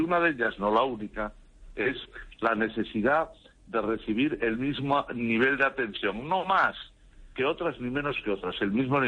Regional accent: Asturias, Spain; desde aquí, desde Asturias, como asturianos

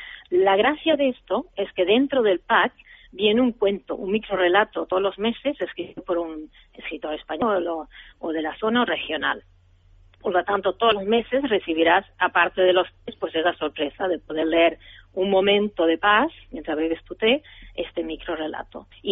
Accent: Uruguay; also born or lived in Sweden; yo no soy de este país, yo soy mitad sueca, mitad uruguaya, y en mi cultura uruguaya se bebe mate.

